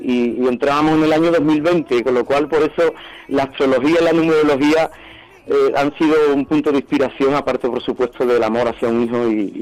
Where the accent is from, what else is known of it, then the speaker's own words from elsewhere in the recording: Jerez, Andalusia, Spain; a mi tierra, sí. Jerez